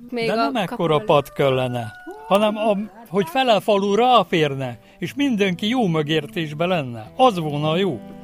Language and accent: Hungarian; Markóc, Baranya, Hungary; Egész, itt is születtem.